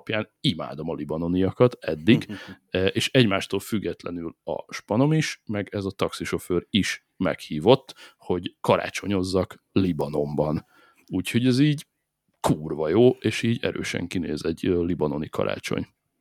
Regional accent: Hungary; ő nem tudhatta, hogy én amúgy magyar vagyok

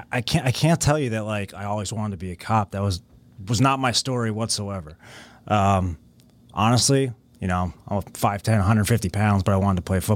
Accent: New Jersey, United States; So I grew up in North Jersey, the real North Jersey, part that not many people know about. There's a country up there.

